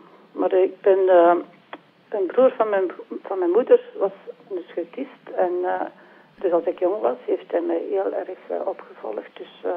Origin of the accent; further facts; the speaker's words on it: Leuven, Flemish Brabant, Belgium; moved away as an adult; now in Merksplas, Belgium; Ja, ik ben geboren in Leuven en heb eigenlijk mijn jeugd doorgebracht tot ongeveer 18 jaar. En dan zijn we moeten verhuizen door het beroep van mijn vader naar Merksplas. En dan ben ik hier in de streek blijven wonen.